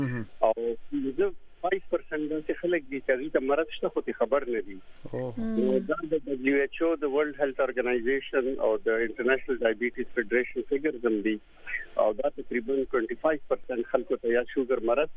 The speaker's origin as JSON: {"language": "Pashto", "town": "Peshawar", "region": "Khyber Pakhtunkhwa", "country": "Pakistan", "said": "او زه د پیښور اوسیدونکی یم"}